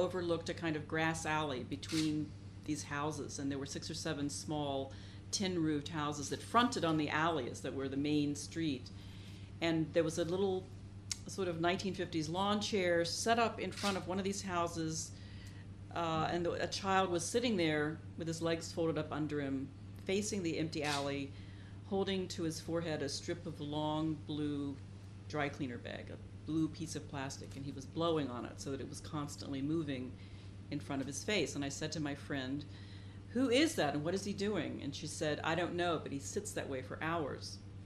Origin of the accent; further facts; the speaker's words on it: Buckhannon, West Virginia, United States; I was visiting a high school friend in my hometown, Buchanan, West Virginia, which is a town of about 6,000 or 7,000 people in north central West Virginia